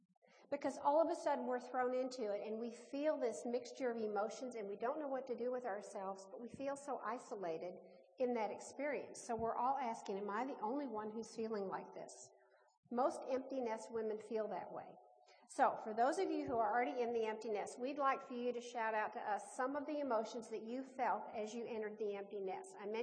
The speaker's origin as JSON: {"language": "English", "region": "Illinois", "country": "United States", "tie": "born or raised there", "said": "And I grew up near Chicago."}